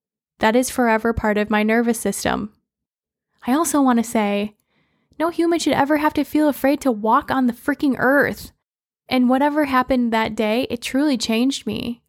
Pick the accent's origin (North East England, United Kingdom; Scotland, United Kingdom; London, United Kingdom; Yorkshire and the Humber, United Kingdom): Scotland, United Kingdom; I'm Scottish. I love bagpipes.